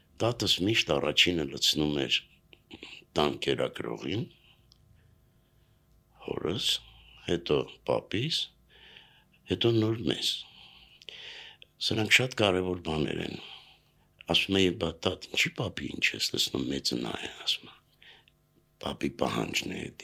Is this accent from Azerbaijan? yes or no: no; Yerevan, Armenia; Երևանում եմ ծնվել